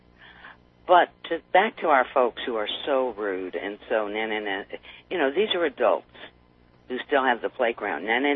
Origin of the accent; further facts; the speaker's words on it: Texas, United States; I grew up in Texas in a time where there was miles and miles of miles and miles, and absolutely no public transportation outside of the cities.